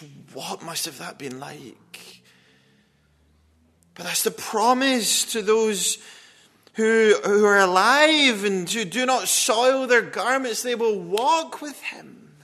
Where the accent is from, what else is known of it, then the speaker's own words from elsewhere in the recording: Scotland, United Kingdom; Yeah, I'm from Scotland.